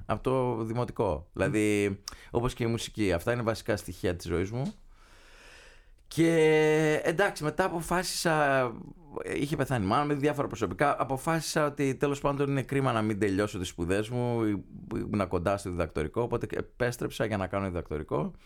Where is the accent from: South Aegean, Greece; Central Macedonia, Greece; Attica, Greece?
Attica, Greece; Athens; also born or lived in Los Angeles; γεννήθηκα στο Hollywood. Και οι γονείς μου επέστρεψαν, ενώ ήμουν 9 μηνών, οπότε κατ' ουσίαν ναι, μεγάλωσα στην Αθήνα, πήγα σχολείο στην Αθήνα, στην Κυψέλη, στην παλιάστικη Κυψέλη